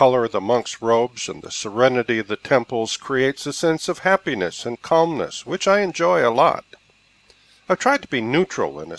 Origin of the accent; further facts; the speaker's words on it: Norway; English is a second language; even in my home country, Norway, where it doesn't hold such importance.